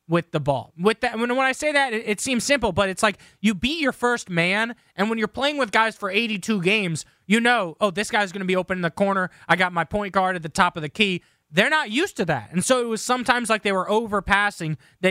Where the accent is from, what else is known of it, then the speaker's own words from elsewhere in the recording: Barrington, United States; Growing up in Barrington, we had a hoop next to my driveway that I would play at pretty much every day